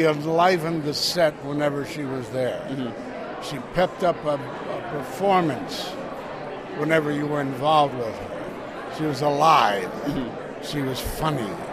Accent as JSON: {"language": "English", "region": "Midwest", "country": "United States", "said": "Well, I come from the Midwest. Mm-hmm. That's the heart of the country."}